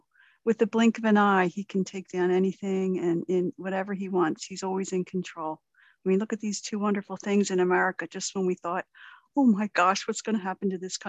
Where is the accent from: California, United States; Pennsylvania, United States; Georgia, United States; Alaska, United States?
Pennsylvania, United States; Philadelphia; accent: Philly; With my Philly accent.